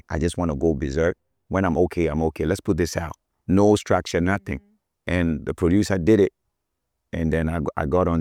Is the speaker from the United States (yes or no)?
no; Ghana; I'm like, okay, listen, I'm from Ghana, but we are all selling Ghana, right?